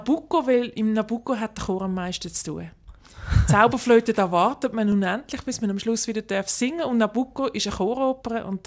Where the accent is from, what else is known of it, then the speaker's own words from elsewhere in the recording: Winterthur, Zurich, Switzerland; Und Winterthur hat, wo ich aufgewachsen bin übrigens, was man im Dialekt hat vielleicht gehört